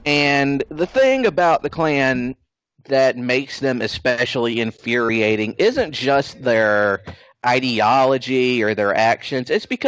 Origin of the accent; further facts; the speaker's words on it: Georgia, United States; on the top of Stone Mountain in my home state of Georgia